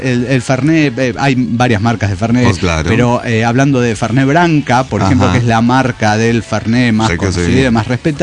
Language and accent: Spanish; Mexico City, Mexico; Soy el demonio de Ciudad de México.